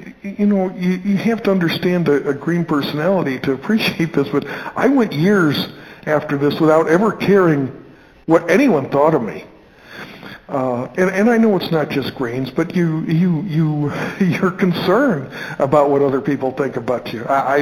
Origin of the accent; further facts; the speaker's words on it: Florida, United States; and you know, we're from Florida. They had never seen snow before.